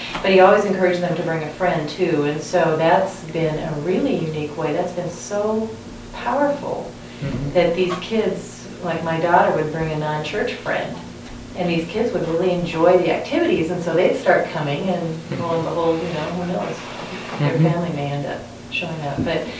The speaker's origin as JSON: {"language": "English", "town": "Seattle", "region": "Washington", "country": "United States", "said": "I'm from Seattle, and there are 5 cluster churches that have hired"}